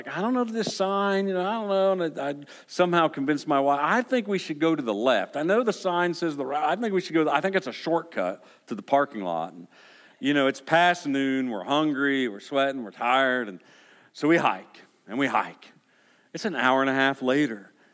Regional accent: Ohio, United States; And I mean, I am from Southern Ohio, so that could have happened, I guess.

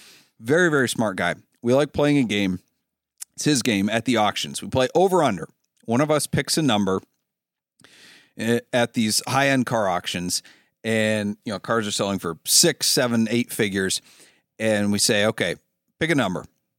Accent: Maine, United States; Or like if I say I'm from Maine, people are like, oh, do you know...

